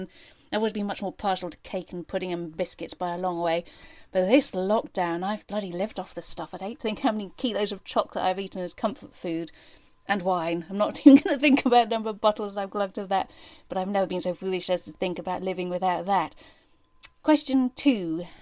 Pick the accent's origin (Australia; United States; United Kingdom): United Kingdom; Wales; I grew up in Wales, but now I live in the Midlands with my wife and two kids.